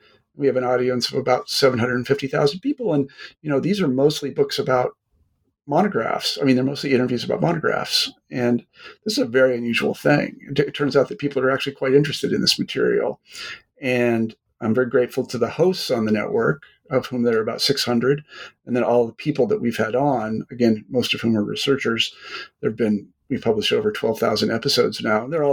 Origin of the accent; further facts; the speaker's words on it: Midwest, United States; You know, I'm an American from the Midwest, and I'm generally a positive guy, and I believe in democracy, and I believe in civil rights.